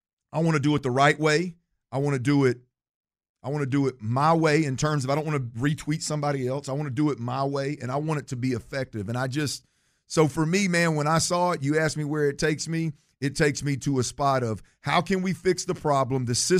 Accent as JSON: {"language": "English", "town": "Baytown", "region": "Texas", "country": "United States", "tie": "born or raised there", "said": "like I was born and raised in Baytown, Texas, man."}